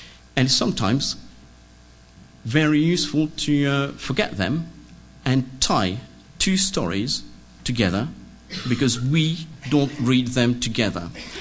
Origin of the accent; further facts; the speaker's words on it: France; English is a second language; now in England, United Kingdom; I said, well, I am from France, but I live in England.